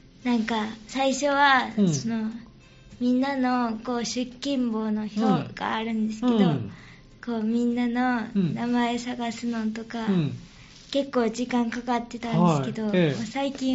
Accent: Nishiwaki, Hyogo, Japan

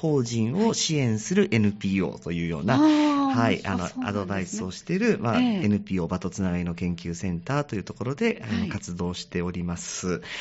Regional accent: Chiba, Japan; で自分出身は千葉県なんです。

